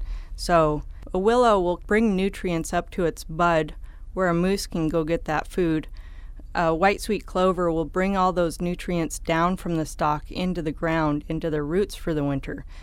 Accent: Homer, Alaska, United States; also born or lived in Anchor Point; I grew up in Homer and Anchor Point. My dad owns the Anchor Point greenhouse

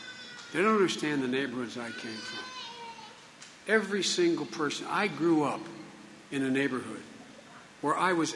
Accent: Scranton, Pennsylvania, United States; also born or lived in Claymont; a little steel town I moved to from Scranton, Pennsylvania, called Claymont.

